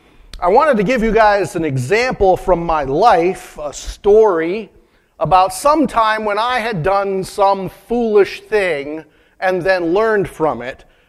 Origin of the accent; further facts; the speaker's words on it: Michigan, United States; We grew up in the Upper Peninsula, so, you know, there's like snow on the ground 6-7 months a year.